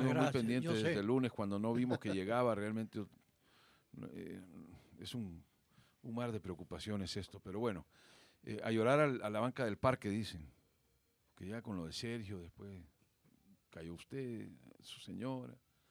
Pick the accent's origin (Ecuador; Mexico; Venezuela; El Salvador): El Salvador